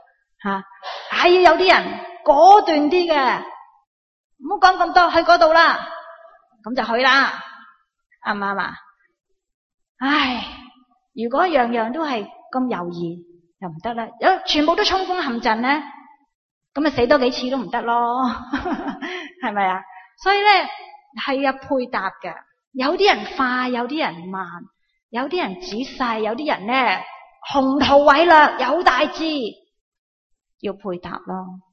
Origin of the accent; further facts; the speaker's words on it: China; 我哋中国人有句说话，十只手指都有长短啊，系嘛？